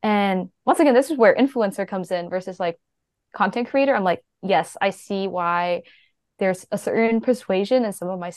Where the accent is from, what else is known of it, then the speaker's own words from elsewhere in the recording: the South, United States; I used to live in the South. So I grew up 7 years in Alabama and Tennessee.